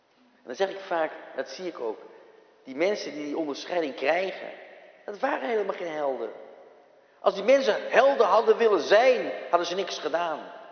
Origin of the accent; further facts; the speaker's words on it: Netherlands; Ik ben Nederlander. Al eeuwenlang.